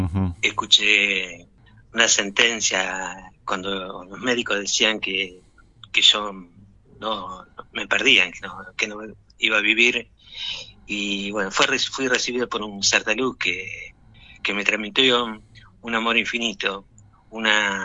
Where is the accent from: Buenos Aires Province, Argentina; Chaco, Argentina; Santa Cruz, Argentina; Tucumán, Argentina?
Buenos Aires Province, Argentina; Las Flores; cada vez que vuelvo ahí a Las Flores, obviamente, es mi ciudad natal y siempre estoy ahí